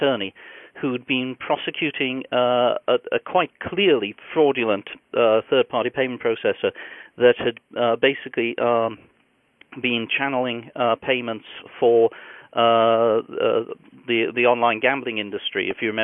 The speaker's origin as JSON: {"language": "English", "country": "United Kingdom", "accent": "British", "said": "I'm a former civil servant in the British Department of Transport, as you might guess from my accent."}